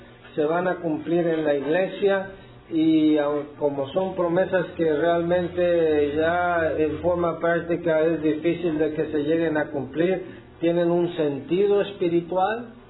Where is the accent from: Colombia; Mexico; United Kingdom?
Mexico; now in United States; Nací en México, hablo español como Chile, le voy al Tri. Okay. Soy mexicano. Oh, pero yo emigré para acá y yo conseguí mis papeles